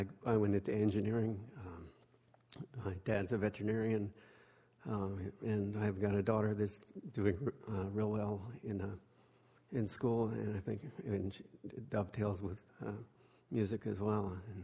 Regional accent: Los Osos, California, United States; from Los Osos

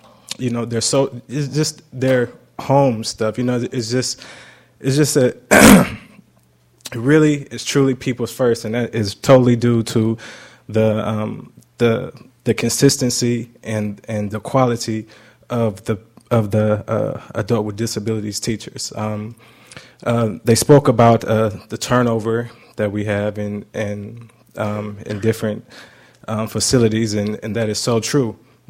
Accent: Long Beach, California, United States; I'm from Long Beach, California, and I'm a graduate of Long Beach Poly High School

